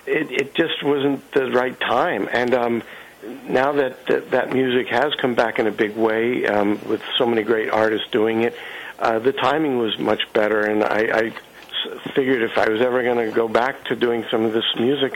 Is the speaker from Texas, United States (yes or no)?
no; Brooklyn, New York, United States; growing up in Brooklyn, I wound up going into the city starting when I was about 13 or 14 for these classes